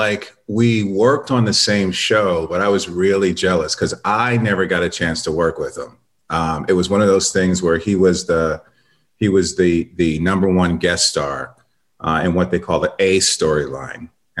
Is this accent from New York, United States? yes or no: yes; New York, United States; I come from theater. It's, you know, born and raised in New York. It's just in my blood.